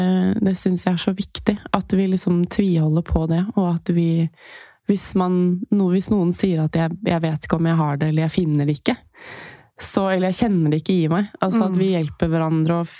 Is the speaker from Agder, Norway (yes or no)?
yes; Lyngør, Agder, Norway; Kjenner meg veldig godt igjen, jeg har vokst opp på Lynger.